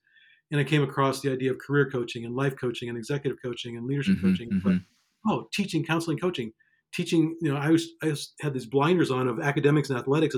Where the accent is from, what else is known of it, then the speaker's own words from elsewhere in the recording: Iowa, United States; I grew up in Iowa, followed a girl to Des Moines